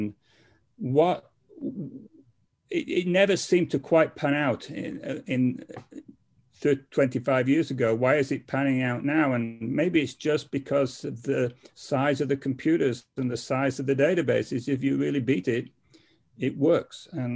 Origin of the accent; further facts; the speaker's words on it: Lancaster, North West England, United Kingdom; moved away as an adult; also born or lived in London; where I grew up in England was Lancaster, which is a small town. And then I was spent the previous, before going to Santa Cruz, I was 7 years in London.